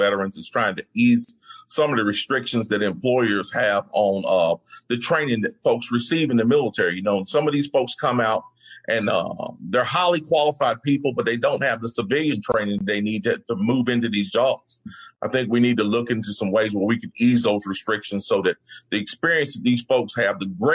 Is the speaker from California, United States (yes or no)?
no; Greensboro, North Carolina, United States; My hometown, Greensboro, has recently been ranked as the number 10th most dangerous city to live in the United States.